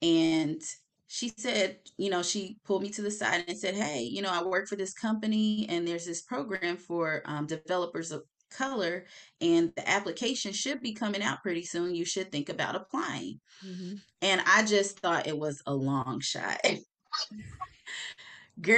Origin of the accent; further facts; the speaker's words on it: Indiana, United States; now in Maryland, United States; So I grew up in Indiana, even though I live in the DMV now. I was born in Maryland, moved to Indiana as a child, grew up in Indiana, now I'm back in Maryland.